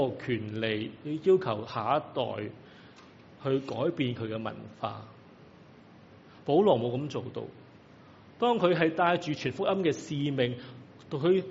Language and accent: Chinese; China; 但同时我们中国人的文化也都有它好处和不好处的地方。